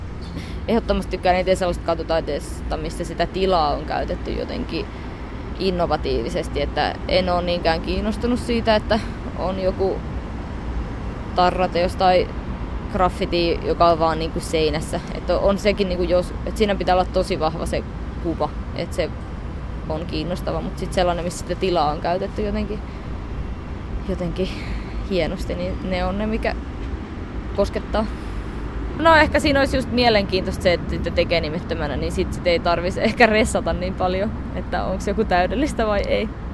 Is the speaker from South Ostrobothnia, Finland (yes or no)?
yes; Kauhajoki, South Ostrobothnia, Finland; moved away as an adult; now in Tampere, Finland; Mä oon muuttanut Kauhajoelta Tampereelle heti lukion jälkeen, ekaksi töihin ja sitten kouluun.